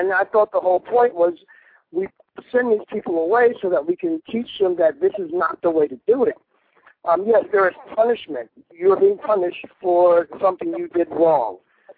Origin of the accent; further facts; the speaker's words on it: New York, United States; were instituted in my home state in 1973, New York by Nelson Rockefeller.